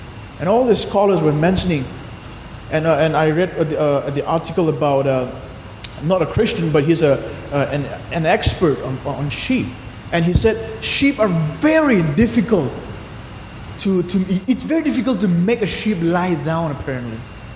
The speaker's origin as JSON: {"language": "English", "region": "Manipur", "country": "India", "tie": "born or raised there", "said": "growing up in Manipur, in a place like Manipur, you get to experience a lot of challenges."}